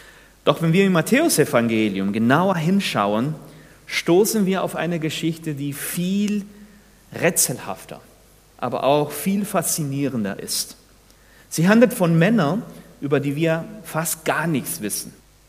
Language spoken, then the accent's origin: German; Peru; now in Germany; für diejenigen, die mich kennen. Ich komme aus Peru. Ich bin auch Latino. Mit meiner Frau und unseren drei Kindern leben in Deutschland seit 14 Jahren